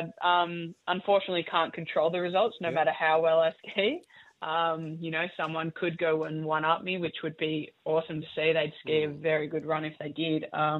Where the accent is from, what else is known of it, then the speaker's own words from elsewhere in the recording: Cairns, Queensland, Australia; born there; I was born in Cairns in Queensland and now live on the surf coast in Victoria in Byron Head.